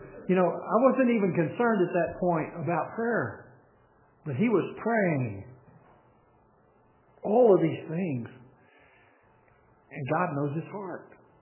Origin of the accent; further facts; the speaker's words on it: Texas, United States; in the church that I grew up in North Central Texas